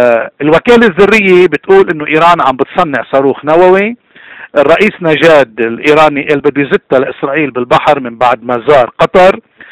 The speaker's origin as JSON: {"language": "Arabic", "country": "Lebanon", "said": "ونحن كلبنانيين في حال هالمفاوضات هيدي كملت صار في عملية سلام، شو مصير النص مليون فلسطيني الموجود في موجودين في لبنان؟"}